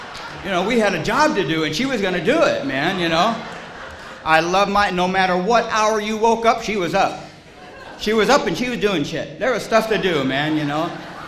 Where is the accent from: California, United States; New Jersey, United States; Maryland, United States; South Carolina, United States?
California, United States; also born or lived in Michigan; I was born in Michigan, and I come out to California when I was about 4 years old, and I was put in a little foster home for a while, and my mom is a great little Scandinavian lady.